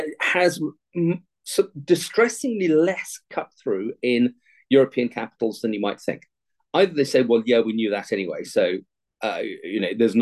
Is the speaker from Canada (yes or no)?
no; United Kingdom; as a Brit